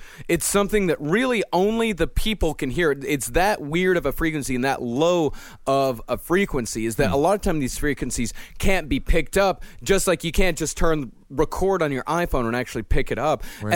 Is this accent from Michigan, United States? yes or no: no; Texas, United States; I grew up in Texas.